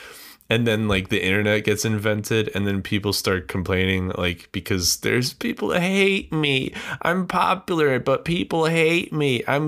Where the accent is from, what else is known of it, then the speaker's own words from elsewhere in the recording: United States; You know, I'm an American, dude.